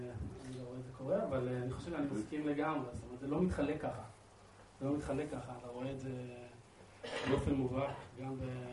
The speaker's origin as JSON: {"language": "Hebrew", "town": "Afula", "region": "Northern District", "country": "Israel", "tie": "born or raised there", "said": "תחשוב שאני גדלתי באפולה, ואני ראיתי אוטובוסים מתפוצצים, גם בוואדי ערה וגם בתל אביב."}